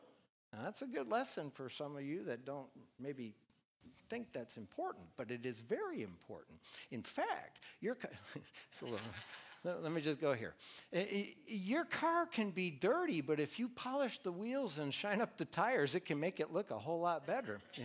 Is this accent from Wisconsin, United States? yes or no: yes; Milwaukee, Wisconsin, United States; I grew up in Milwaukee. Well, just north of Milwaukee.